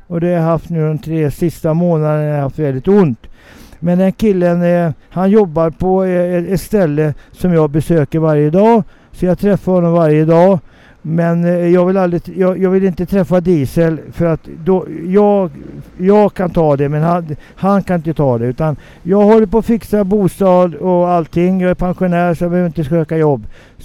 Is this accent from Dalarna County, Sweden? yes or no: no; Stockholm, Stockholm County, Sweden; Jag kommer från Stockholm. Jag är en riktig stockholmare, som det heter. Jag är inte inflyttad. Jag föddes på Söder.